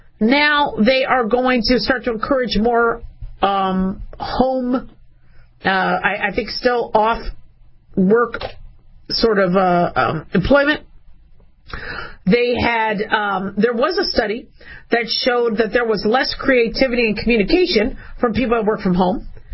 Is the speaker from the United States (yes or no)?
yes; United States; as a American that's not wealthy and ultra wealthy and ultra ultra ultra wealthy